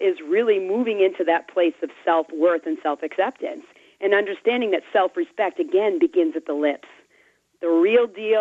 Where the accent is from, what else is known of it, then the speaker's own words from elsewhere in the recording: East Coast, United States; I'm from the East, so, you know, we're just all a bunch of, you know, the walking wounded out here on the East Coast.